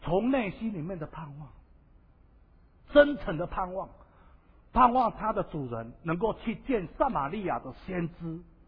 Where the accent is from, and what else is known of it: Taiwan